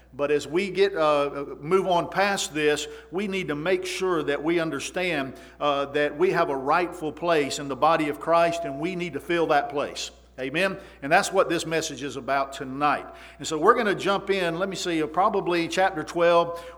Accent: the South, United States; I'm from the South.

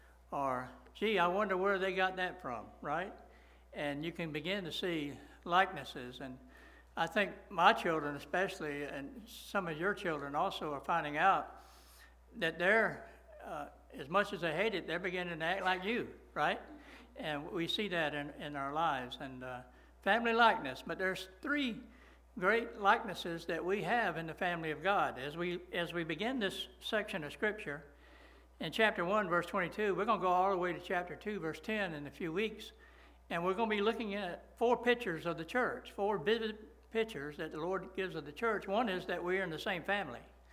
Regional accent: Hialeah, Florida, United States; born there; When I was born in Jackson Memorial Hospital in Hialeah, Florida in 1951, I believe it was.

